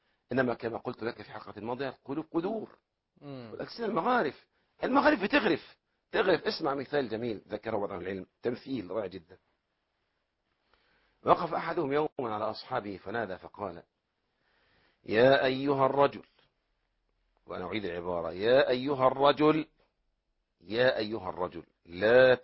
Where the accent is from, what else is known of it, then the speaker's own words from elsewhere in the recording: Egypt; أهل الكريف يقول عندنا في مصر من اعترف بذنب غفر له رب.